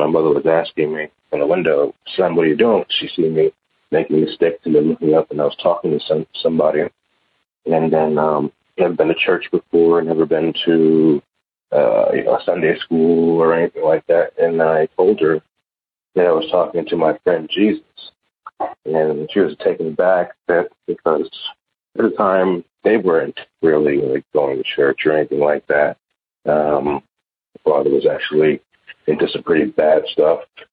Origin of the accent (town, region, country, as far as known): Staten Island, New York, United States